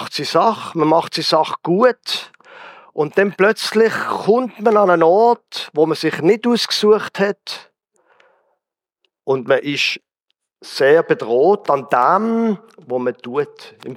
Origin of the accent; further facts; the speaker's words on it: Basel, Basel-Stadt, Switzerland; also gut, ich als Basler sollte das vielleicht nicht sagen